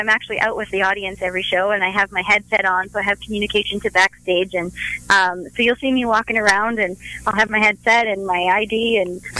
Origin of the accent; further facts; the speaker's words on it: Canada; I'm from Canada and I was skating since I was about 2 years old.